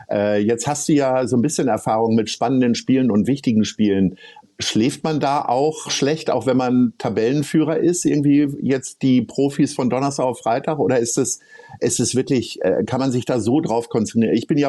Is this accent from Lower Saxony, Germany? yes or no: yes; Hanover, Lower Saxony, Germany; born there; also ich bin gebürtiger Hannoveraner